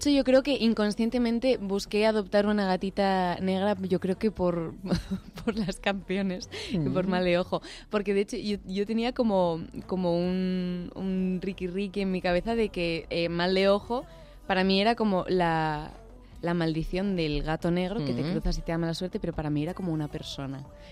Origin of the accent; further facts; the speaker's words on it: Aragon, Spain; Yo soy aragonesa y una tradición muy bonita que existe en Zaragoza es en el Día del Pilar